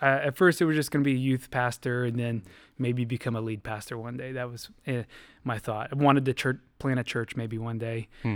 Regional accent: Illinois, United States; also born or lived in Kansas; Born in Kansas. Mostly grew up in Illinois.

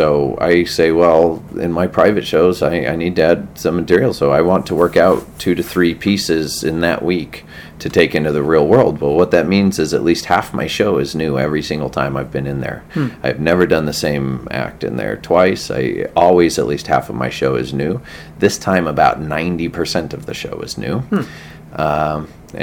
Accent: Pueblo, Colorado, United States; I'm from Pueblo, which is about 2 hours south of Denver.

